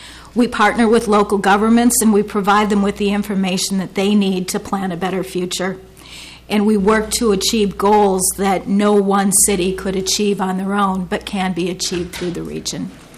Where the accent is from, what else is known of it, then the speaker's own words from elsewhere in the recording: Minneapolis, Minnesota, United States; I have been a resident of Minnetonka for the last 16 years. Before that, I grew up in the Prospect Park neighborhood of Minneapolis.